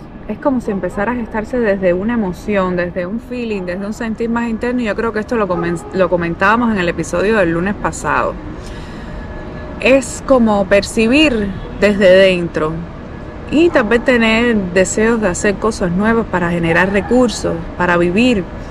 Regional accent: Cuba; moved away; y del lugar que vengo desde Cuba.

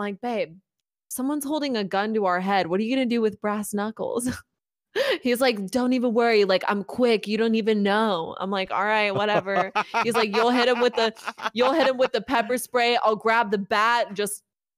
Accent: Midwest, United States; you know, I grew up in the Midwest. I'm not used to this. I don't feel safe.

